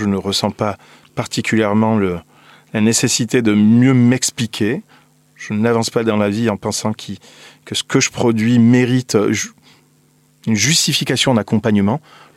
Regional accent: France; que je suis français et qu'en la qualité de français citoyen

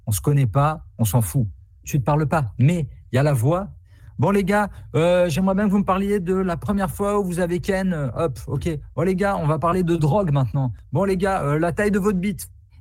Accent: Grand Est, France; je suis alsacien.

